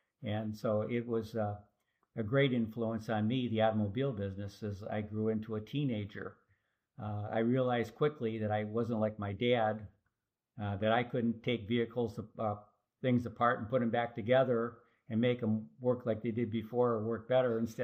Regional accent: Detroit, Michigan, United States; Well, I was born in 1947 and in Detroit, Michigan. And both my mother and father were both born and raised in Detroit as well. We lived in a suburban city outside of Detroit

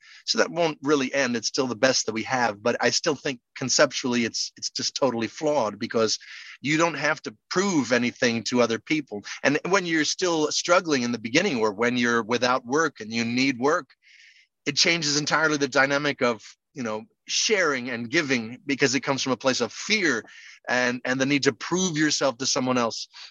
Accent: New York, United States; I grew up near Broadway.

